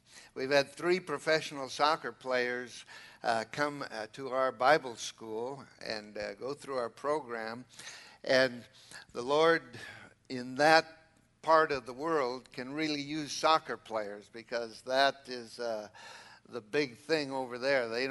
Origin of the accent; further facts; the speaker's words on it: Seattle, Washington, United States; born there; now in San Diego, United States; but I was born in Seattle, see, so that's my second favorite team. And the Padres, since I live there now, that's my first favorite.